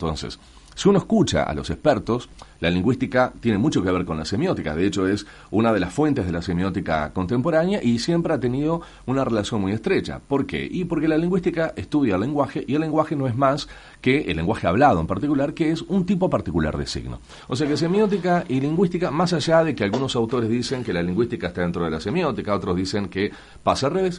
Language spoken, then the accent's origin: Spanish; Montevideo, Uruguay; la identidad que tenemos todos como uruguayos, por ejemplo, o como montevideanos